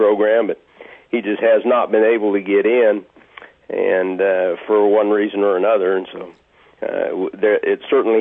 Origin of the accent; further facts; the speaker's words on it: Alaska, United States; Born and raised in Alaska, had to leave to attend dental school. Returned, and I've practiced for 32 years now.